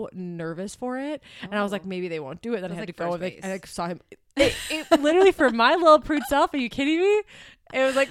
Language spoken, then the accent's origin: English; United States; Of course, I think that too, because I'm American.